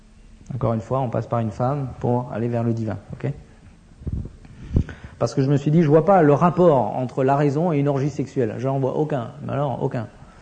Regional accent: France; parce qu'en tant que Français, ça a été une fois j'ai eu une révélation sur ça

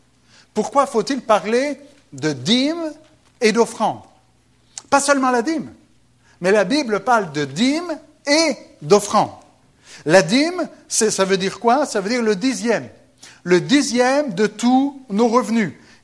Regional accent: Switzerland; comme je suis suisse, et puis que là, l'église était à côté de la Suisse

